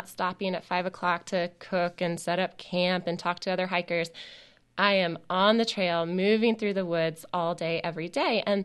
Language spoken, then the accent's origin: English; the South, United States; I mean, I'm a Southern girl. I'm from the South. My house is 3 hours away from the terminus in Georgia, and I wanted to feel like I was hiking home.